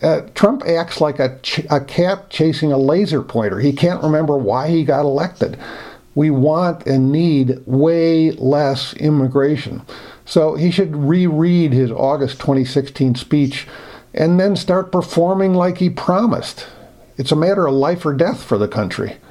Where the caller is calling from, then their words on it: Montana, United States; I'm calling from Montana.